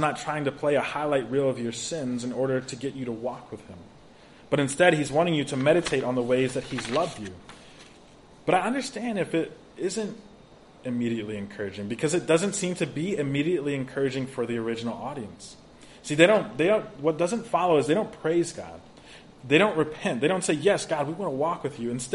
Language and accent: English; Tulsa, Oklahoma, United States; I'm from Tulsa, Oklahoma, so we would go to this library in town.